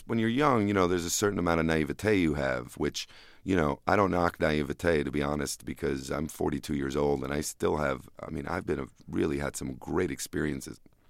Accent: New Jersey, United States; also born or lived in Puerto Rico / Florida; Yeah, I grew up in New Jersey and then lived for 2 years in Puerto Rico when my mom remarried.

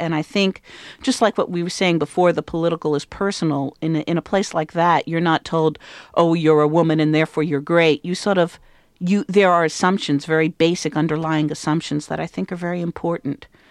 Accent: Manhattan, New York, United States; Well, I grew up in Manhattan and I never had to drive.

